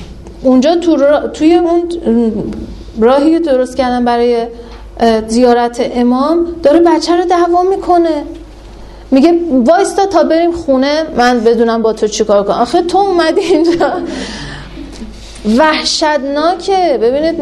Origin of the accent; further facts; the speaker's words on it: Iran; حالا ما چون ایرانی هستیم امام رضا داریم دیگه، بیشتر میریم مشهد تا نجف.